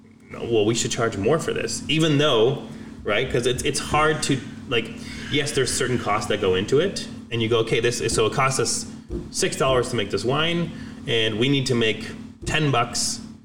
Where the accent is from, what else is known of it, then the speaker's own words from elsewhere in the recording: Quebec, Canada; I grew up in Quebec where we do not drink Canadian wines.